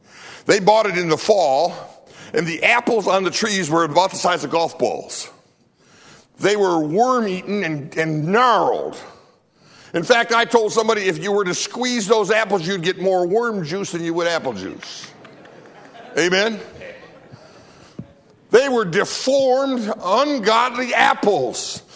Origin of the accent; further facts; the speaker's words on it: United States; I love America. I'm glad I'm an American.